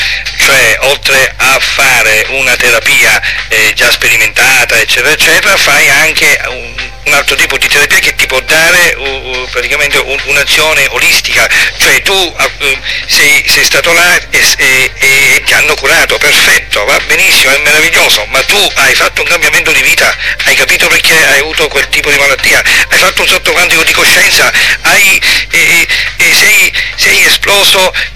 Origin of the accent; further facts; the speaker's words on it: Syracuse, Sicily, Italy; io sono da Siracusa